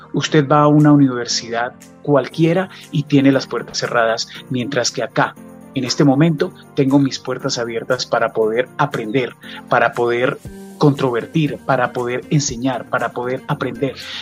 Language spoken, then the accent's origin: Spanish; Colombia